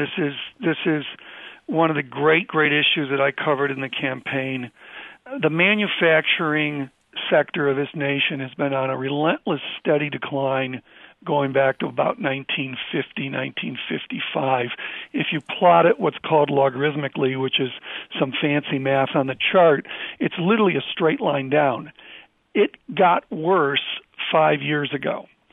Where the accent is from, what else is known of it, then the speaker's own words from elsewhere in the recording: Rochester, New York, United States; and I grew up in Rochester, New York, with a big manufacturing company, Eastman Kodak